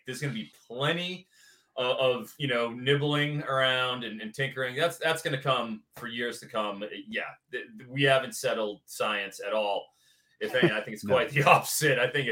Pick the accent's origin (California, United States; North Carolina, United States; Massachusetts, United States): Massachusetts, United States; Boston; moved away; The worst in the 18 years since I emigrated from the East. I grew up in Boston.